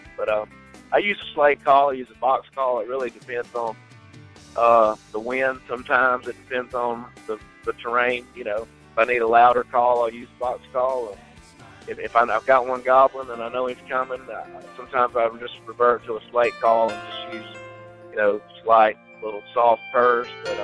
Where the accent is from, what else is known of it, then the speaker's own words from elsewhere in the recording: Georgia, United States; I was born in South Georgia on a farm, and with all my family, my cousins, and my parents, grandparents, we all lived like the Waltons, I guess.